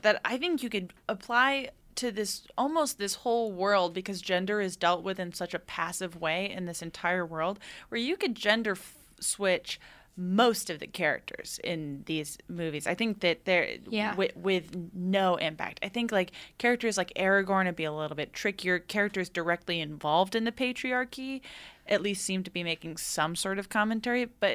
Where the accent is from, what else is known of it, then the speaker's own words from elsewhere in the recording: Boston, Massachusetts, United States; because I'm from Boston, a.k.a. the land